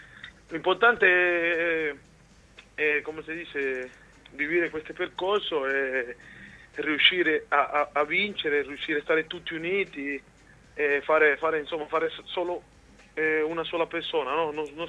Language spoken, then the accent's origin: Italian; Cuba; Italian is a second language; il problema è che sono cubano, quello lo porto già nel sangue, no?